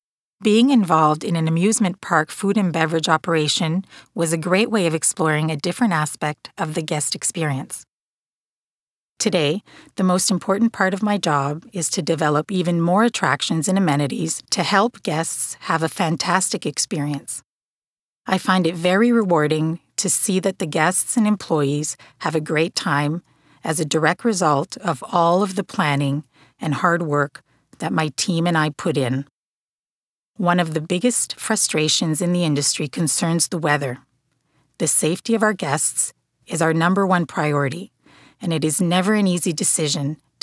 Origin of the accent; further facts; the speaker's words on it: Montreal, Quebec, Canada; I am the Operations Manager at the Whirlwinds Theme Park. I was born and raised in the Montreal area.